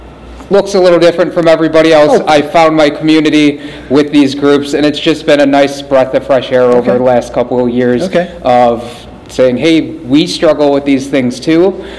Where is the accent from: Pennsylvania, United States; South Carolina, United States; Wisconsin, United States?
Wisconsin, United States; And I'm from Wisconsin, so we do things a little bit different there